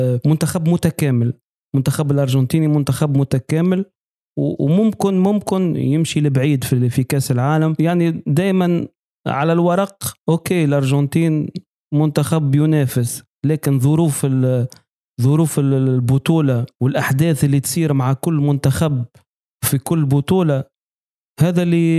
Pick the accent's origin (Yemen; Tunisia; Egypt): Tunisia; طامع انه يشوف كره بلهجتنا التونسيه مزيانه